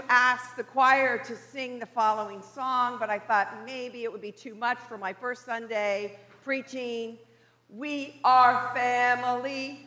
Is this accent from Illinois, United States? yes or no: no; Miami, Florida, United States; I am a lifelong Episcopalian. Although I grew up in Miami, I have always been engaged in the church